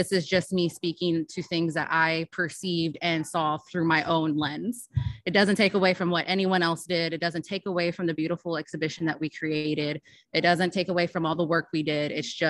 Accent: Ontario, California, United States; now in Chicago, United States; And coming from where I grew up in Ontario, California, you know, changing from weather, from the way people, you know, even operate, it was a huge thing.

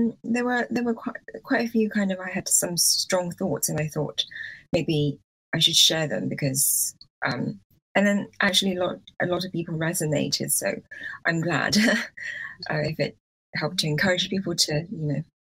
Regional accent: United Kingdom; And I'm a British Chinese writer, so yeah.

